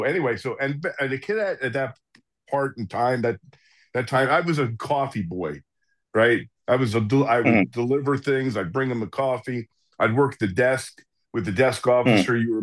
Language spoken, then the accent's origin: English; Princeton, New Jersey, United States; Now, remember, Princeton, very small community. We had 30 cops, and it was my hometown. So here I am, I'm 19 years old.